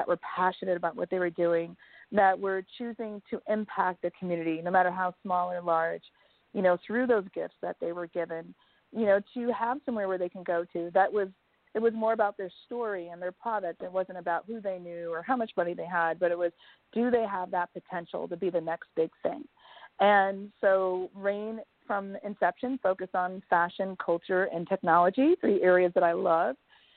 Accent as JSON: {"language": "English", "region": "Connecticut", "country": "United States", "tie": "born or raised there", "also_born_or_lived": "Jamaica", "said": "I was in the middle of Connecticut. That's where I grew up. I was born in Jamaica. I'm one of six."}